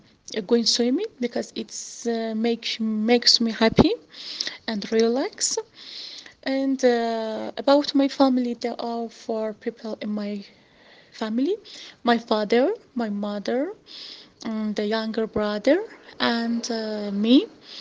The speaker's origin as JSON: {"language": "English", "town": "Jaffa", "region": "Tel Aviv District", "country": "Israel", "second_language": "English", "said": "I was born in 1982. I'm from Jaffa, and I'm a nurse."}